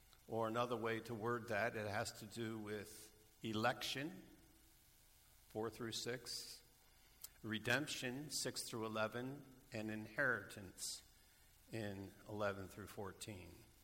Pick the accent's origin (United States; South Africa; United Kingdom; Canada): United Kingdom; England; And because we're not Greek, we're English, this is multiple sentences for us.